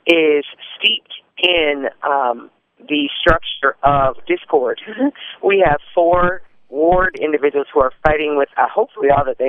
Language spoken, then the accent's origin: English; Lansing, Michigan, United States; growing up in Lansing, the sledding hill is extremely important. It's a part of the fabric of growing up in Lansing.